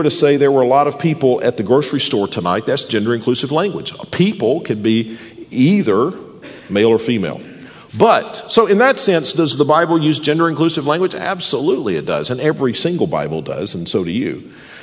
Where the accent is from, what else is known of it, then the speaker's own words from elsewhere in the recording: the South, United States; also born or lived in Ohio; I'm from the South